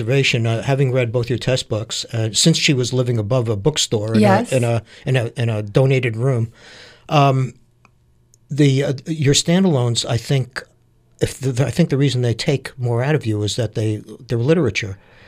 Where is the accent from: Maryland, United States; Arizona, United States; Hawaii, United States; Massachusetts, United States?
Maryland, United States; Baltimore; also born or lived in Washington, D.C.; Hey, I'm from Baltimore